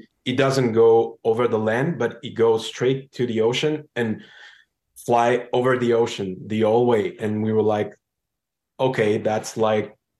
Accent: Catalonia, Spain; We met in Montreal. I'm from Catalonia.

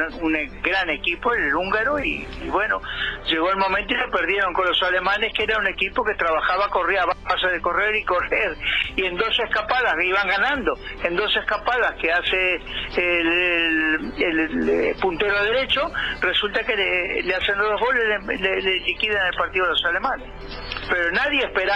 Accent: Uruguay; Lo viví como todo uruguayo.

